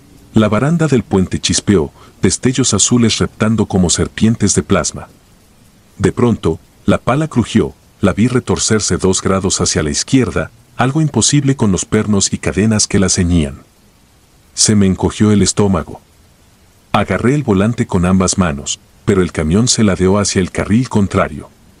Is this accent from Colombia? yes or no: no; Saltillo, Coahuila, Mexico; born there; nací en Saltillo y llevo 2 décadas al volante de cualquier cosa que tenga 12 ruedas o más.